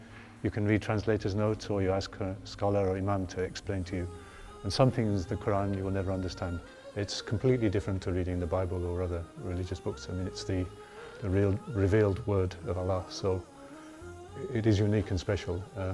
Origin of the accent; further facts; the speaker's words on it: Birmingham, West Midlands, United Kingdom; born there; I've been a Muslim for just over 30 years. I'm 57 years of age. I was born in Birmingham in the UK. I live and work still in Birmingham.